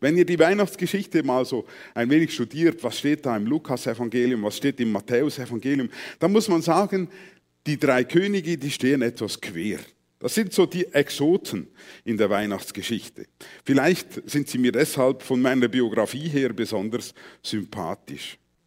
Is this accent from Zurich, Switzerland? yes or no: no; Aargau, Switzerland; also born or lived in Mexico; Wir sind dann in die Schweiz zurückgekehrt, in ein kleines Bauerndorf im Kanton Aargau. Und in einem kleinen Bauerndorf bist du als mexikanisch Geborener ein Exot.